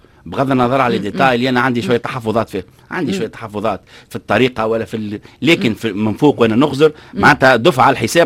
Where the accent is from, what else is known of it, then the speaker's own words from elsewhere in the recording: Tunisia; موجود من عام 94 عندنا في تونس مجلس الجهات والاقاليم